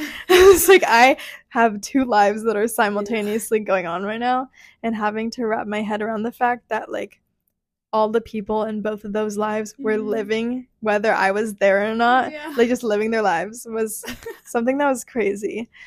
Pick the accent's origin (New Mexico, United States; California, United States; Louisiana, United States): California, United States; La Jolla; born there; I was born in La Jolla. I was born in La Jolla. I'm like 30 minutes from there.